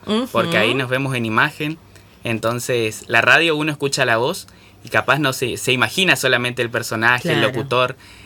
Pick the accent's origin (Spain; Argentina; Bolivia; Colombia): Argentina; Posadas, Misiones; Sí, soy de Posadas.